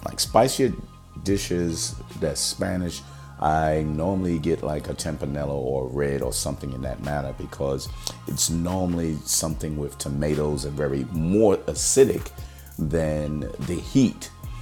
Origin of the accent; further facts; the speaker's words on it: Germany; I grew up on Riesling, living in Germany.